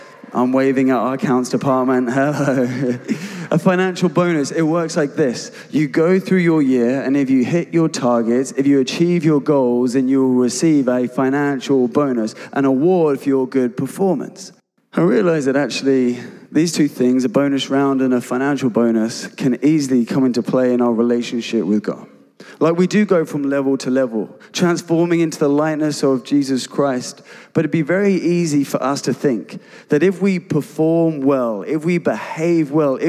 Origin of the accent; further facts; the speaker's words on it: England, United Kingdom; Like, I'm English.